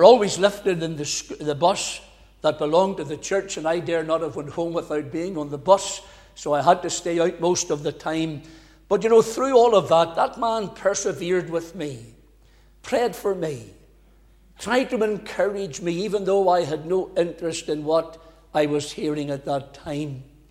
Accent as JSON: {"language": "English", "town": "Cookstown", "region": "Northern Ireland", "country": "United Kingdom", "tie": "born or raised there", "said": "My journey begins way back in County Tyrone. I was born and bred in Cookstown. That's God's own country"}